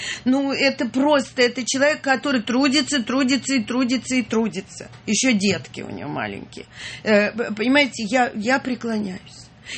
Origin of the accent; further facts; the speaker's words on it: Moscow, Russia; Я абсолютная москвичка, и я так рано попала.